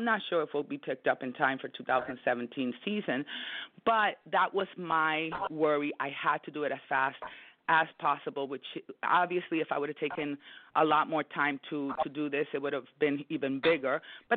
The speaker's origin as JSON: {"language": "English", "region": "New York", "country": "United States", "tie": "born or raised there", "lives_now": "Los Angeles, United States", "said": "because I'm a New Yorker, and everything I am is because of my upbringing in New York."}